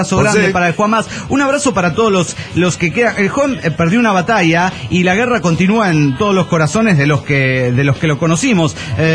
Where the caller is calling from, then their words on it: Comitán, Chiapas, Mexico; de Comitán, Chiapas, México.